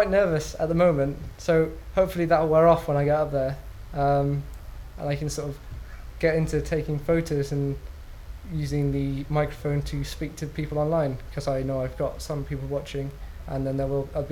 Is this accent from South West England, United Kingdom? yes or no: yes; South West England, United Kingdom; I'm 21 years old and I come from Crudgley in Gloucester.